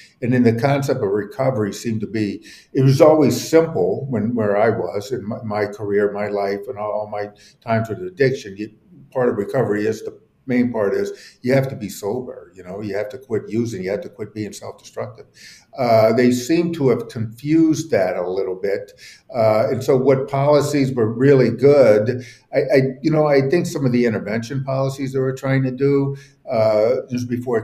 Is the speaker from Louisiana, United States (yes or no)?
yes; New Orleans, Louisiana, United States; I wasn't anywhere near this field when I was living in New Orleans, my hometown.